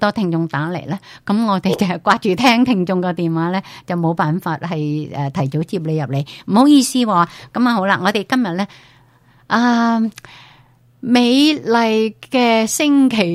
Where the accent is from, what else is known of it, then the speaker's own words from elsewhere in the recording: China; 但是我们中国人呢就叫 cranberry 是山楂咯，其实是不啱咯。